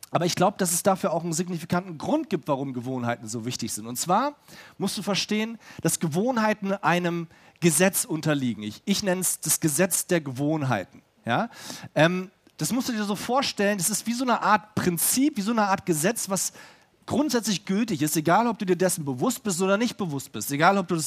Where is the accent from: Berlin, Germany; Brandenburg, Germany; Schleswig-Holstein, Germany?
Berlin, Germany; Ich komme ursprünglich aus Berlin und da brauchst du keinen Führerschein.